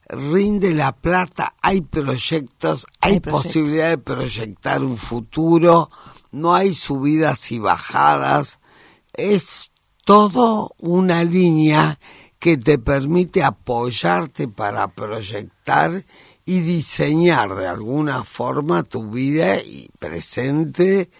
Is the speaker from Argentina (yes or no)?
yes; Argentina; el nivel cultural del panameño no es como el argentino. Entonces, ¿qué pasa? Tenemos un buen nivel intelectual en todos los estratos sociales.